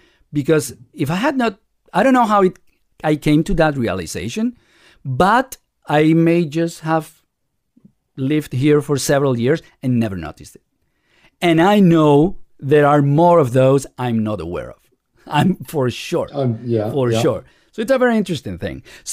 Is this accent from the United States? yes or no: no; Venezuela; now in Spain; I was born in Venezuela, raised in Venezuela, and all my father's family was from Spain, from this part, Galicia, and my mother's side, all from Venezuela. So the pronunciation here in Spain is not foreign to me.